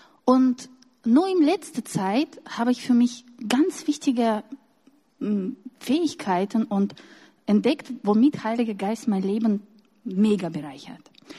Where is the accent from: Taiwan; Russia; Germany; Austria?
Russia; German is a second language; als Russin und die in sowjetischer Prägung und Kultur aufgewachsen bin